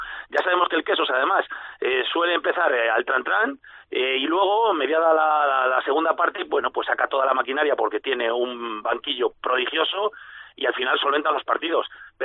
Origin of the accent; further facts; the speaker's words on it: Valladolid, Castile and León, Spain; Pero yo soy de aquí, yo soy de Valladolid y me debo a mis colores.